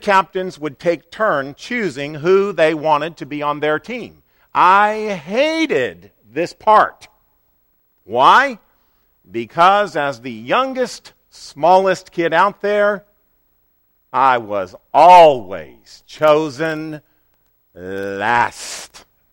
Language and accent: English; Rolla, Missouri, United States; also born or lived in Columbia, Missouri; I was born in Columbia, Missouri, but in my younger elementary years, our family lived in the small town of Rolla, Missouri.